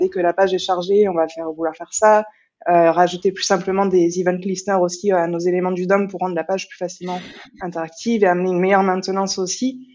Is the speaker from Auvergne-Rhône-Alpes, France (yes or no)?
no; Bordeaux, Nouvelle-Aquitaine, France; justement à Bordeaux, pour faire un peu une espèce d'émulsion autour de l'écosystème React justement dans ma ville natale.